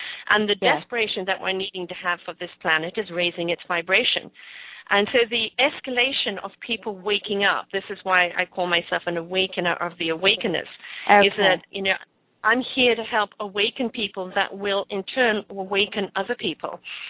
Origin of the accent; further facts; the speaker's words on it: England, United Kingdom; I'm from England, and when I was two, I was a very big, plump, healthy little girl